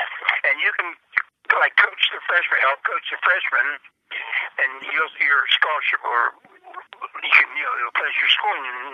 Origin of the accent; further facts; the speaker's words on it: Pittsburgh, Pennsylvania, United States; Well, we were all from Pittsburgh.